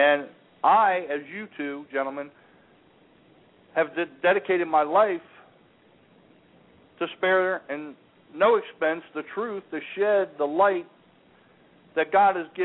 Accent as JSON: {"language": "English", "region": "Maryland", "country": "United States", "tie": "born or raised there", "said": "And I, myself, as a child, I was born and raised in Maryland."}